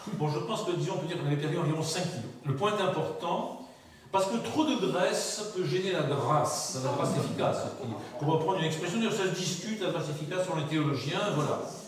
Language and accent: French; Toulouse, Occitanie, France; malheureusement nous sommes de Toulouse